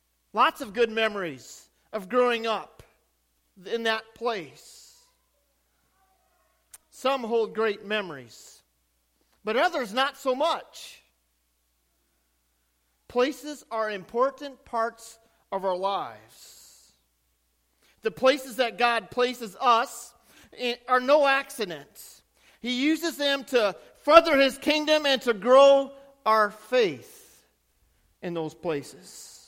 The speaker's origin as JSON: {"language": "English", "town": "Greeley", "region": "Colorado", "country": "United States", "tie": "born or raised there", "also_born_or_lived": "Elvord / Inwood", "said": "this is a picture of the farm place that I grew up on near Greeley, Colorado."}